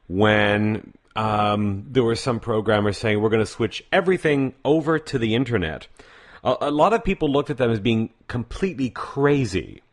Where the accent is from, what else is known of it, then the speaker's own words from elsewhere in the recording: Canada; when I was a boy growing up in Canada